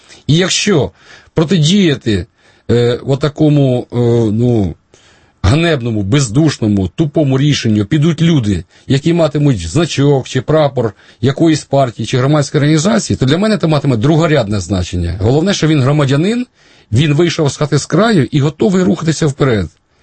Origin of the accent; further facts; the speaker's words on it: Vatutine, Cherkasy Oblast, Ukraine; Остання зустріч була в моєму рідному місті Ватутіна.